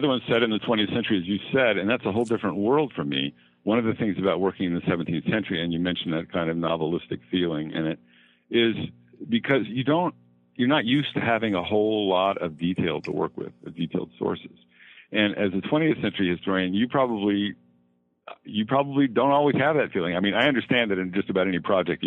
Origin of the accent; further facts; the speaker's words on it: United States; based on my own experience as an American citizen, as a Mormon growing up